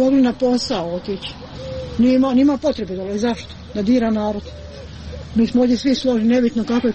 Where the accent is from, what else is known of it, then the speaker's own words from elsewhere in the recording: Croatia; Ja sam iz Hrvatske došla i da sad ponovo ovdje doživljam stresove.